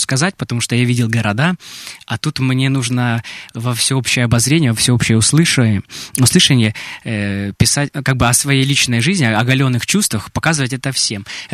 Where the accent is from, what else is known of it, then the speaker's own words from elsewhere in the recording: Krasnodar, Krasnodar Krai, Russia; я всегда говорю, что я вот с Краснодарского края, я из Краснодара, и всегда мы про Краснодар топим.